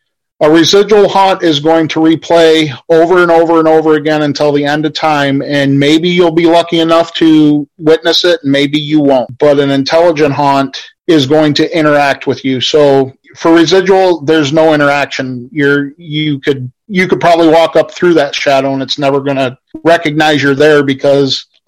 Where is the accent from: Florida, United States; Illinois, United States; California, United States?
Illinois, United States; You know, the first settlers in my hometown were here in 1850. Larry and I actually in my local cemetery found a burial that was from 1817. Now, Illinois didn't become a state until 1818.